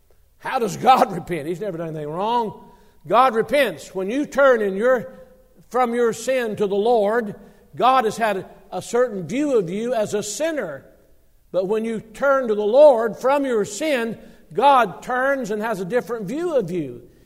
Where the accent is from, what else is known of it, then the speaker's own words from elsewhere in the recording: Alabama, United States; born there; now I was born in Alabama, but I got to Tennessee as quickly as I could.